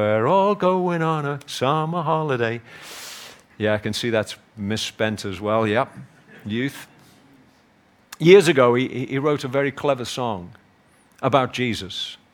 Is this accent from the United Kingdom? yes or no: yes; Liverpool, North West England, United Kingdom; I come from Liverpool. I can't help that.